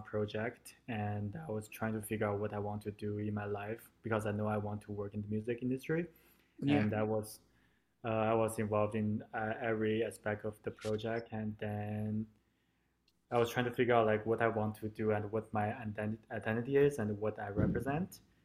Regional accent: China; English is a second language; moved away as an adult; now in Toronto, Canada; So basically, I was originally from China. I moved to Toronto 4 years ago to learn to pursue my master in music.

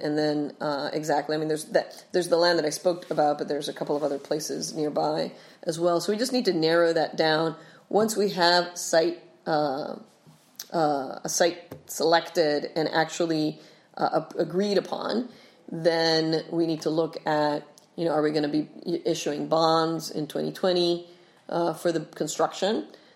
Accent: Puerto Rico; now in United States; I'm an adopted Rhode Islander, right? I grew up in Puerto Rico. I moved here 28 years ago

